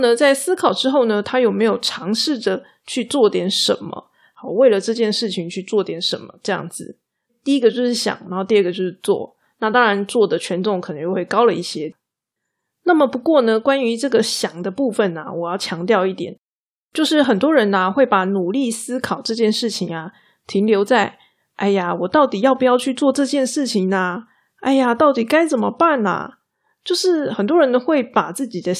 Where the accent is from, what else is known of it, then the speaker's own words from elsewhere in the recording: Taiwan; 我们台湾人呢，很容易就会觉得自己不够努力，不够尽心尽力这样子。